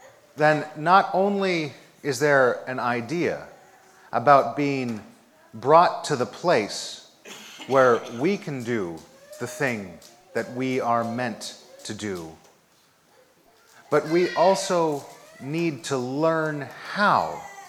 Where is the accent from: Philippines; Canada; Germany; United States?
Canada; Watrous, Saskatchewan; The first church I grew up in was in Watrous, Saskatchewan. Watrous is about 2,000 miles north of here and just a little to the west.